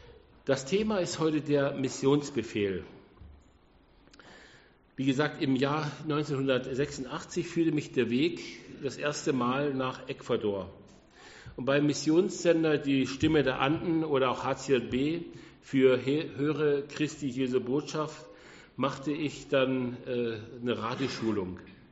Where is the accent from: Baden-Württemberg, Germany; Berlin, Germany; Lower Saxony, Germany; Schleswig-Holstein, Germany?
Berlin, Germany; also born or lived in Hamburg; wir sind eigentlich aus Berlin über Hamburg dann nach Süddeutschland, bin aber dann in einem Ort Nähe von Heilbronn zum Glauben gekommen.